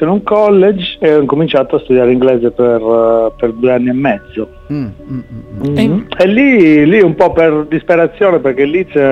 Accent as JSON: {"language": "Italian", "region": "Sardinia", "country": "Italy", "also_born_or_lived": "United States", "said": "io come sardo, figurati, era un sogno per me poter tornare in Sardegna"}